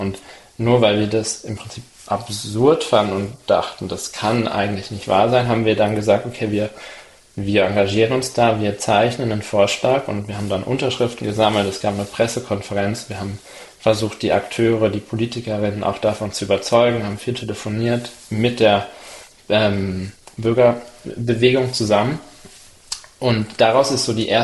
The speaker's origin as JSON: {"language": "German", "town": "Werder", "region": "Brandenburg", "country": "Germany", "tie": "born or raised there", "moved": "as an adult", "said": "war ein Projekt in Werder, in meiner Heimatstadt, wo ich gewohnt habe, bevor ich nach Zürich gezogen bin zum Studieren."}